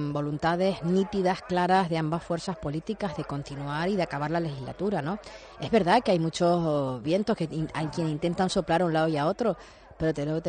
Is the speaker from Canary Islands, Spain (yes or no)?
yes; Las Palmas de Gran Canaria, Canary Islands, Spain; born there; Yo nací en Vegueta, en la calle López Bota. Nací en Vegueta, en la calle López Bota número 5.